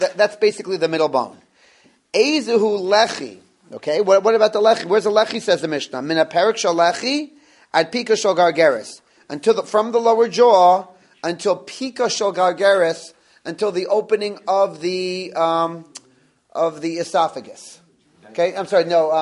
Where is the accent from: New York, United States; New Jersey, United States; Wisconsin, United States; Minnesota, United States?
New Jersey, United States; I grew up with one in Jersey.